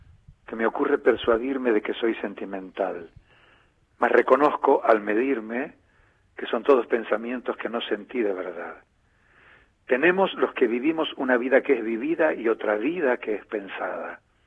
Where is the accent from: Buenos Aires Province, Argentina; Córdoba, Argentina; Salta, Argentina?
Buenos Aires Province, Argentina; Tandil; Sabes que yo soy muchacho de Tandil, que soy popular y fino a la vez.